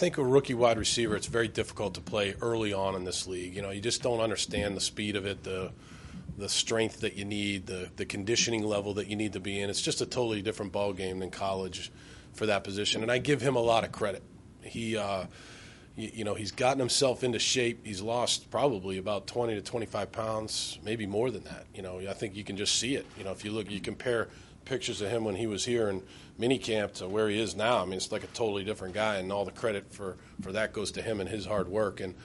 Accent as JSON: {"language": "English", "region": "Massachusetts", "country": "United States", "said": "I'm just kidding. I'm from Massachusetts."}